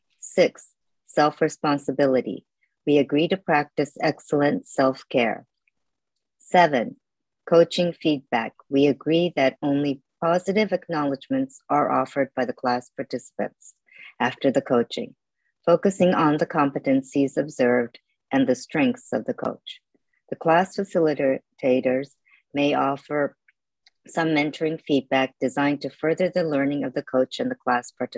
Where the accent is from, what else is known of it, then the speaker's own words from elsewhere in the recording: Japan; now in New York, United States; I'm from New York. Been here more than 20 years. Originally from Japan.